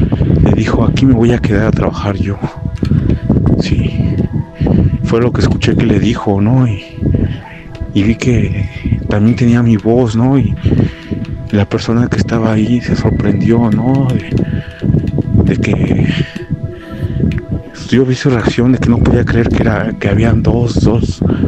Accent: Tlalpan, Mexico City, Mexico; Soy de aquí de Tlalpan, en la colonia Hidalgo.

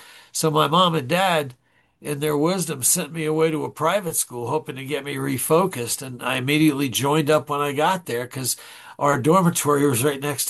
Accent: Long Island, New York, United States; But in the 60s, I grew up in Long Island, the late 50s

